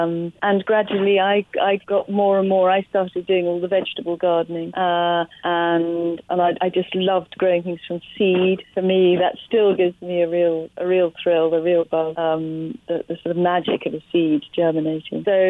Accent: South of England, United Kingdom; now in Hertfordshire, United Kingdom; I'm from the south of England.

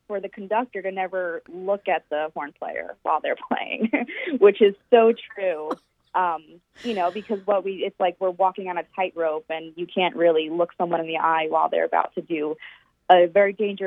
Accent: Long Island, New York, United States; born there; also born or lived in Brooklyn; So originally I am from the New York City area. I was born on Long Island, New York.

